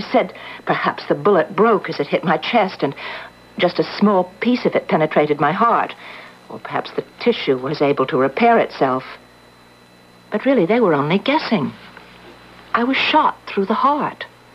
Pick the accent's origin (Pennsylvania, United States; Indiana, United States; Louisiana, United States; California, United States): Pennsylvania, United States; Johnstown; When I told you I came from Johnstown, Pennsylvania, you said the name seemed familiar.